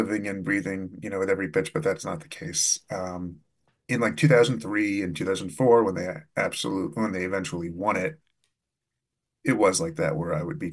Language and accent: English; Boston, Massachusetts, United States; my dad and then just, having growing up in Boston, and the Sox being such a huge part of the culture